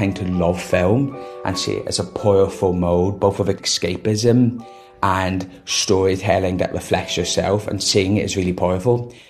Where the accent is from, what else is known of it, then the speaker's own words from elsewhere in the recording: Ireland; I am an Irish young filmmaker and activist.